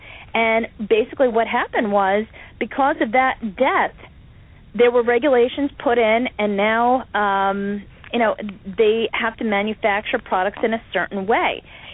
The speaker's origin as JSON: {"language": "English", "country": "United States", "said": "I think business is great. I'm an American, and I think anybody who has a business, you know, go for it."}